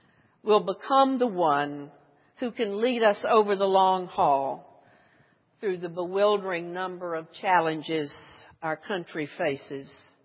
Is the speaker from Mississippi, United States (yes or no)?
yes; Mississippi, United States; To give you an idea of where I have come from, I grew up in Mississippi at a time when water fountains at the railroad station had signs over them that read colored and white.